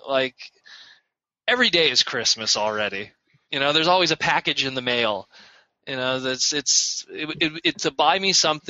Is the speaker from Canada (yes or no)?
yes; Canada; As a Canadian, that's a big deal